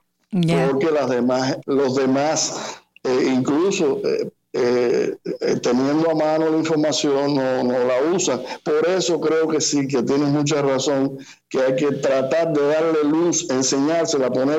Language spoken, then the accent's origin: Spanish; Cuba; moved away; Yo aprendí música después que me fui de Cuba.